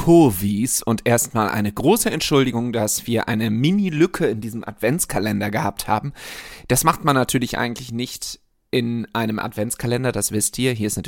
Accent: Rhineland, Germany; Ich bin ja Rheinländer, ich quatsche ja auch Menschen gerne an.

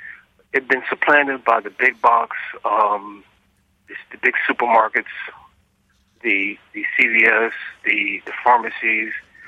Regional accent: Newark, New Jersey, United States; the Home Depots that are springing up in the place like where I grew up in Newark, New Jersey.

